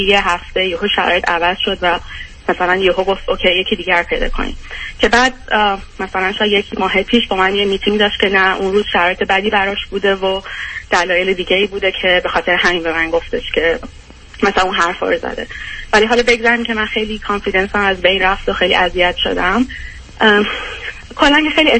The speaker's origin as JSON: {"language": "Persian", "country": "Iran", "moved": "as an adult", "lives_now": "United States", "said": "از 18 سالگی از ایران اومدم بیرون. اول آندرگردم یه کشور دیگه بودم، بعد برای مستر و پی اچ دی اومدم آمریکا."}